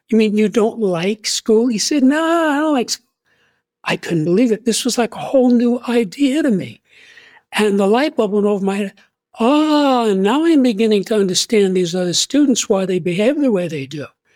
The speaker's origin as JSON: {"language": "English", "town": "New York City", "region": "New York", "country": "United States", "said": "Well, I'm from New York City."}